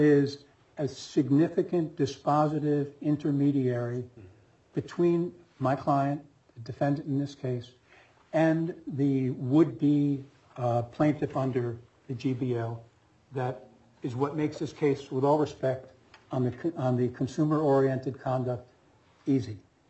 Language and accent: English; Brooklyn, New York, United States; I'm from Brooklyn.